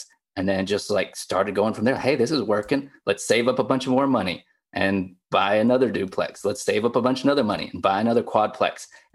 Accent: Zambia; also born or lived in Kenya / Congo; I grew up as a missionary kid. So okay. I grew up in Zambia. I went to high school in Kenya. And then I met my wife, who's from Argentina, in Kenya.

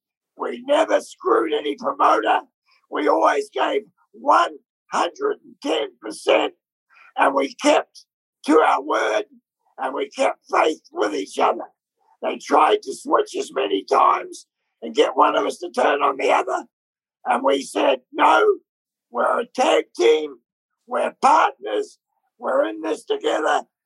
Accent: New Zealand; But the Kiwis, because we're born from New Zealand, and when you give us a chance, we're all hard workers in New Zealand.

